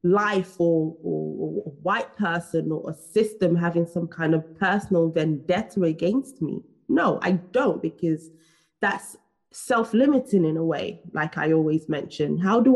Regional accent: Nigeria; born there; I mean, I was born in Nigeria, I was born in Africa

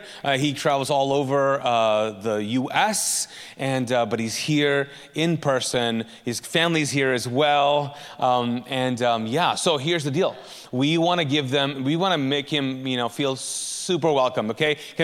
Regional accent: Pakistan; So I just want you guys to know I'm Pakistani. And if you guys know your history, Pakistani and Indians don't like mix.

